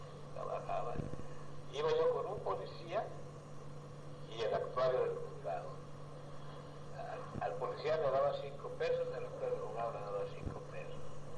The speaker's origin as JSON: {"language": "Spanish", "country": "El Salvador", "said": "No, le digo, soy salvadoreño."}